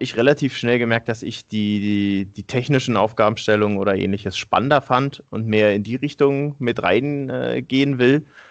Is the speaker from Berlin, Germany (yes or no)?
yes; Berlin, Germany; also born or lived in Munich; wenigen letzten, die hier noch in Berlin sind. Zwischendurch auch mal ein paar Jahre in München gewesen. Aber ich habe auch an der TU Berlin studiert, bin hier geblieben.